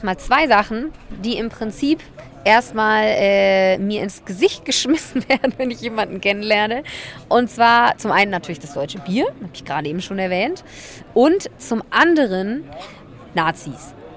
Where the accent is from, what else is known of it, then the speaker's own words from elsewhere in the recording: Germany; weil ich das, glaube ich, auch in meiner Pflicht sehe, so als Deutsche, um rauszugehen und zu sagen, pass auf, wir haben da eine richtig dumme Vergangenheit